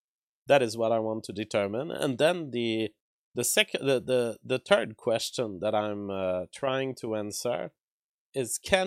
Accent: United States; I guess that as an American, I don't feel very much Greek.

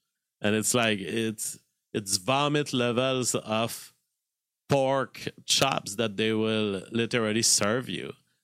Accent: Canada; as a Canadian

